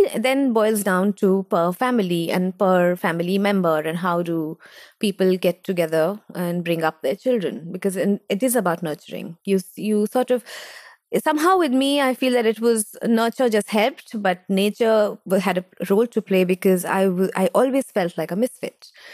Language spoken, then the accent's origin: English; Jaipur, Rajasthan, India; moved away; also born or lived in United Kingdom / United States; But anyway, I was born in Britain, and then my father decided to move to America. And then we came back to, then his mother threw a tantrum saying, come back home, like good Indian sons.